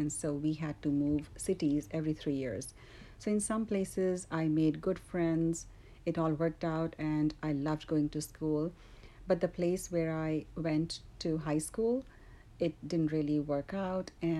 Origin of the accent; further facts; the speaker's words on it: India; I grew up in India, and in India, almost everyone is religious. So in my family, we were all religious.